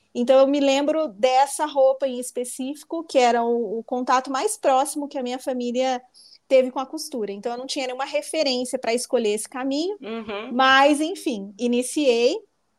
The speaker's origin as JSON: {"language": "Portuguese", "town": "Santa Bárbara d'Oeste", "region": "São Paulo", "country": "Brazil", "said": "Eu sou de Santa Bárbara do Oeste, uma cidade assim relativamente pequena comparado a grandes cidades, mas é uma cidade bem desenvolvida e é um polo têxtil"}